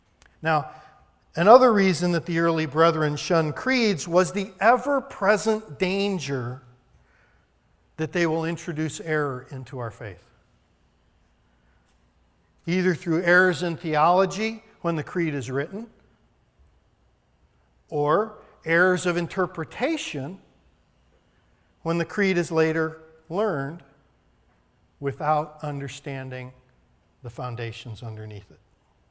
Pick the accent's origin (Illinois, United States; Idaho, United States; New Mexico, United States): Illinois, United States; Chicago; And as a Chicagoan, I don't know why he said hot dogs